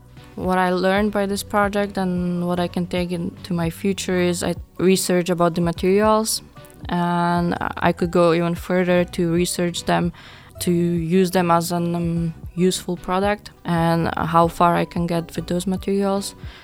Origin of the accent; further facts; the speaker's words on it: Slovakia; English is a second language; because I'm from Slovakia, and I wanted to connect my culture with the lace